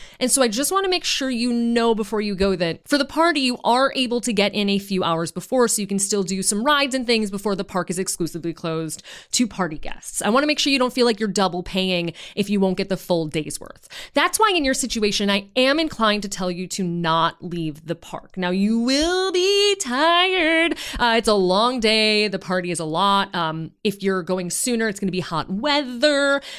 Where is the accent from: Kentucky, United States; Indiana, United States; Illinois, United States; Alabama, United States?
Illinois, United States; Chicago; I grew up in Chicago. I spent a lot of time in New York.